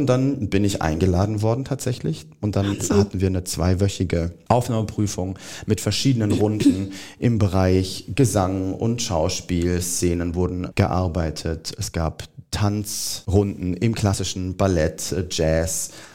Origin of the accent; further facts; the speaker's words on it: Siegen, North Rhine-Westphalia, Germany; born there; weil ich komme gebürtig aus Siegen.